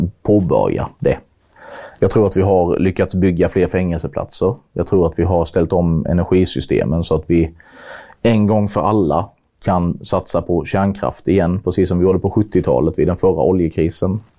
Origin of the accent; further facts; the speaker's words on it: Sölvesborg, Blekinge, Sweden; Jag är från Sölvesborg.